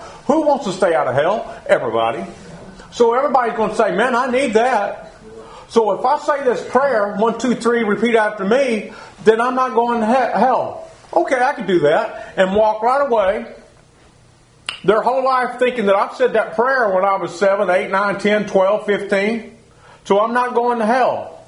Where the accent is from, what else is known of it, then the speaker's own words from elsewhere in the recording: Texas, United States; You know, growing up in Texas, if you had a big ranch, you were somebody. And if you didn't have a big ranch, you was nobody. I grew up being a nobody.